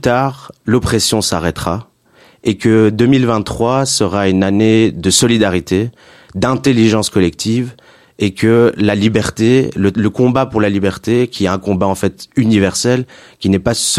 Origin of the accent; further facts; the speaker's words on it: Iran; now in Brussels, Belgium; je l'applique à mon pays d'origine et je dirais que l'Iran, la Perse